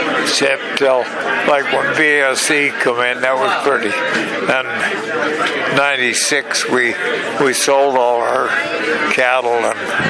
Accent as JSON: {"language": "English", "town": "Eureka", "region": "Montana", "country": "United States", "tie": "born there", "said": "I was born in Eureka, Montana, 1930."}